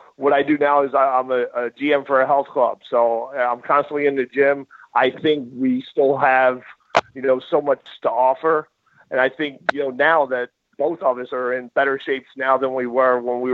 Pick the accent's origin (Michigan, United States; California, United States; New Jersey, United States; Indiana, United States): New Jersey, United States; And, you know, we're both from New Jersey.